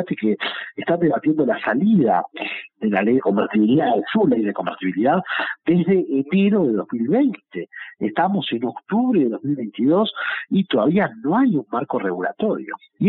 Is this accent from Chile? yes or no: no; Argentina; yo soy argentino, ¿no?